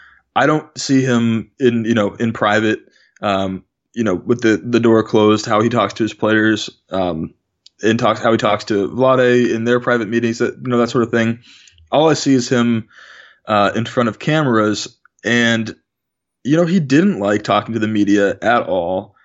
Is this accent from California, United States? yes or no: yes; California, United States; You know, both of us, we grew up in the Bay Area.